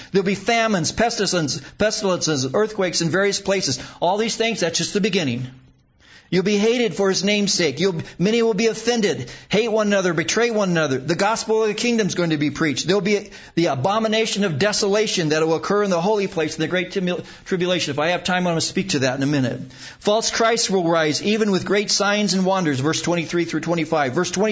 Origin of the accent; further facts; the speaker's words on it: Huntington Beach, California, United States; I could go to a party 4 days a week growing up in Huntington Beach.